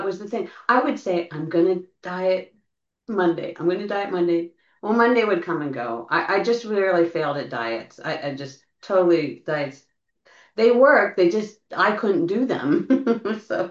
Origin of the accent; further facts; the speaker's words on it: Pennsylvania, United States; I'm from Pennsylvania. I grew up in Pennsylvania.